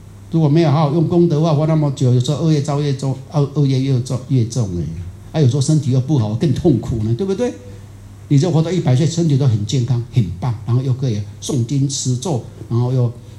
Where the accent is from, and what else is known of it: Taiwan